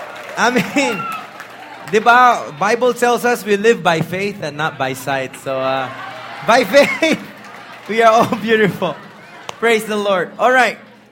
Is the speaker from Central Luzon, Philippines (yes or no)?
yes; Central Luzon, Philippines; was on his way to Pampanga, which is my hometown.